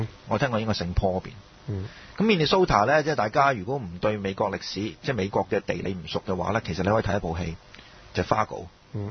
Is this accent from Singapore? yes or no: no; China; 譬如好似我哋中國人去移到民咁樣，咁即係就算唔適應，即係點樣都好啊，即係都做到工